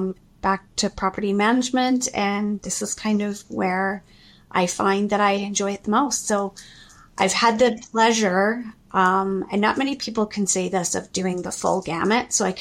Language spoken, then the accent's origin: English; Saskatchewan, Canada; now in Calgary, Canada; I moved to Calgary from Saskatchewan, and I applied for jobs the old-fashioned way out of the newspaper.